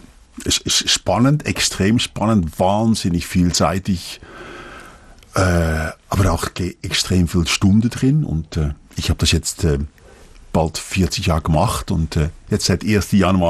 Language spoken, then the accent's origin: German; Netherlands; now in Bern, Switzerland; Also ein Stück Holland kommt, wenn man das einfach hört, tut ihm eigentlich gut, obwohl meine Heimat ist jetzt Bern hundertprozentig. Also wenn ich nach Holland zurückkomme, dann ist meine Mutter wohnt noch da.